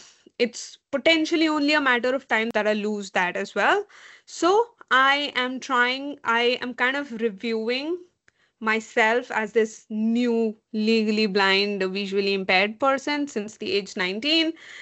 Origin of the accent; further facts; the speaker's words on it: Delhi, India; now in Florida, United States; Hello everyone … I am a female, a millennial, I'm an Indian. I am currently living in the US, in Florida, born and brought up Delhiite.